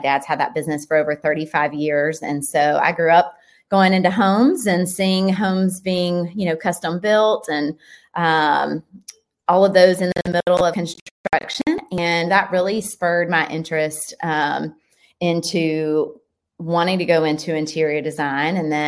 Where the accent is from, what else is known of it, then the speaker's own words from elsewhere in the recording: Signal Mountain, Tennessee, United States; also born or lived in Chattanooga; I am a native of Chattanooga. I grew up on Signal Mountain, and I'm super boring. I've never left here. I stayed here and went to UTC and studied interior design there.